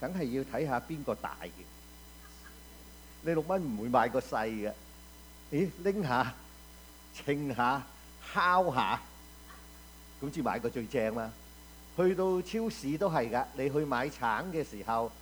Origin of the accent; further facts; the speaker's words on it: China; 我们中国人很懂打算盘的，我们精打细算的